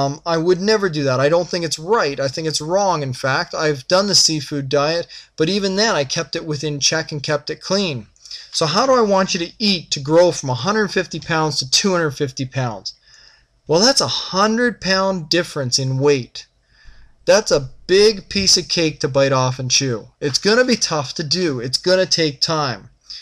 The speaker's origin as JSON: {"language": "English", "country": "Canada", "said": "I mean, there's some big kids in Canada, don't get me wrong. But in high school, we're not as big as an American high school student is."}